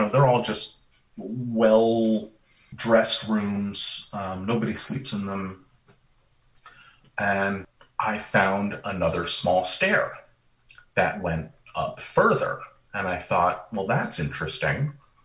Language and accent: English; Vermont, United States; You know, I grew up in Vermont. The mountains tend to mitigate the storms